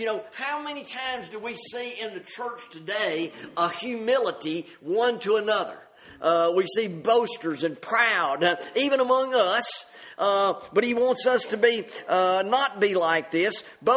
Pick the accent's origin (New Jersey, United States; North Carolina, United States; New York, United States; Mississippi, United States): Mississippi, United States; The dirt roads I grew up on in Mississippi, they were grand highways compared to some of the things I've ridden on over there.